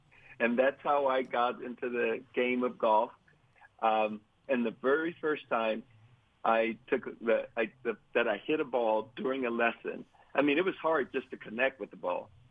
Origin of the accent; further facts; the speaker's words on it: Texas, United States; Golf was not a part of my life, but I grew up in Texas, so football definitely was.